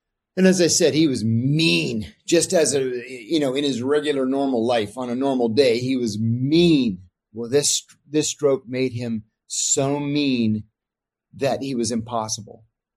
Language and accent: English; Pennsylvania, United States; not only was I Greek American like him, but I was from Western Pennsylvania like him.